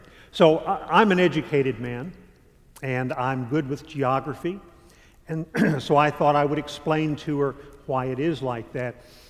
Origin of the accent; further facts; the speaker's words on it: Bedford, Virginia, United States; See, we're from Bedford, Virginia, and in Bedford, Virginia, we have lots of cow pastures